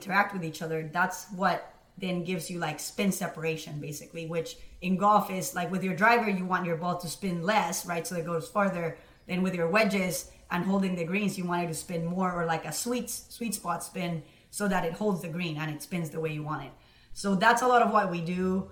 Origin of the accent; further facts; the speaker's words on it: Colombia; And growing up in Colombia, I was very lucky.